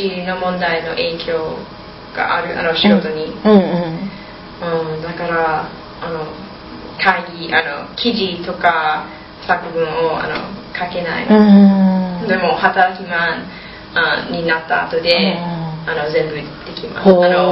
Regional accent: United States; Japanese is a second language; あの私はアメリカ人ですけど

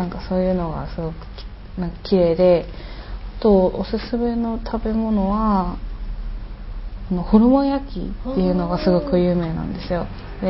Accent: Gyeonggi Province, South Korea; Japanese is a second language; 韓国のギョンギドっていうソウルの近くですね。

